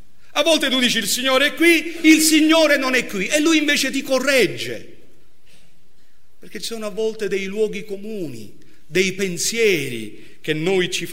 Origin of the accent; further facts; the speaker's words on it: Sicily, Italy; io sono pentecostale, sono anche siciliano